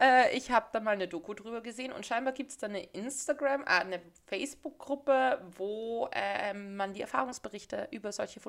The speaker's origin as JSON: {"language": "German", "region": "Vienna", "country": "Austria", "said": "bei uns in Wien zum Beispiel wird alles, da gibt es ja so ein eigenes Magistrat, was sich um alle Gärten kümmert"}